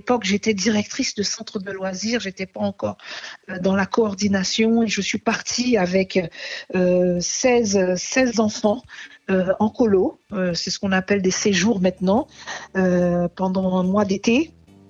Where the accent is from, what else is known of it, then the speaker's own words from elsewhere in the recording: Guadeloupe, France; now in Paris, France; Je suis originaire de l'île de la Guadeloupe et je vis actuellement sur Paris.